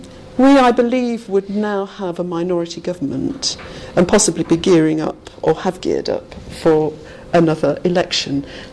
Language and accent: English; Bradford, Yorkshire and the Humber, United Kingdom; moved away as an adult; maybe it's a visit to Bradford, my hometown. Not that I've lived there since I was 18, but I do go back all the time to visit my family.